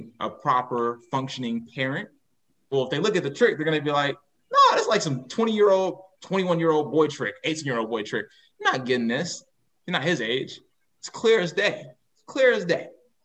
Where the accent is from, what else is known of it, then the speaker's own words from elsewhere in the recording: Chicago, Illinois, United States; And look, I come from Chicago. Ain't nobody about to bully me.